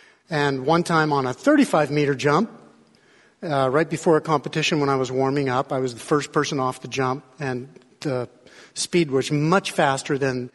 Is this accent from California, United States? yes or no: no; Colorado, United States; I grew up in Colorado, and one of the sports we had was ski jumping.